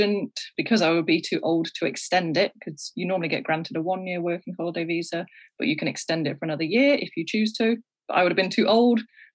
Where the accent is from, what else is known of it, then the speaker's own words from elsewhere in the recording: United Kingdom; So I could, being British, I could get a working holiday visa for New Zealand and or Canada, but they have to be done before I turn 30.